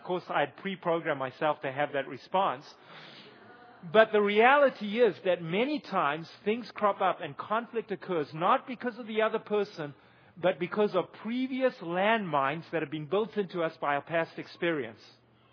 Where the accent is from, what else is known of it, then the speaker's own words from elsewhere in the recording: Zimbabwe; I grew up in Zimbabwe. We had two servants.